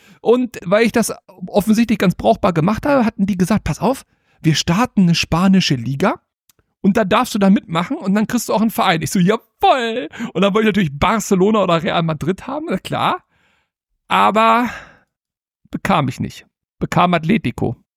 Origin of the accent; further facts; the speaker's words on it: Hanover, Lower Saxony, Germany; ich bin gebürtiger Hannoveraner